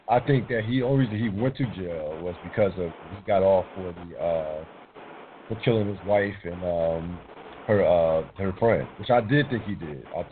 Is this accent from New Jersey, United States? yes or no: yes; Trenton, New Jersey, United States; My home state